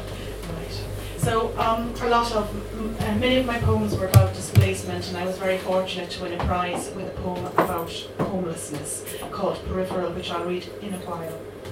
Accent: Munster, Ireland; I'm from Kerry. Please don't hold that against me.

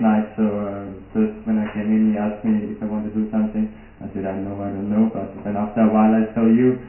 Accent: Austria; Native English speaker, I'm from Austria

